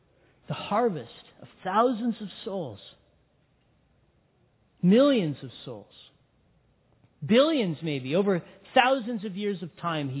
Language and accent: English; Big Bear, California, United States; I'm a Big Bearian. I was born and raised in Big Bear.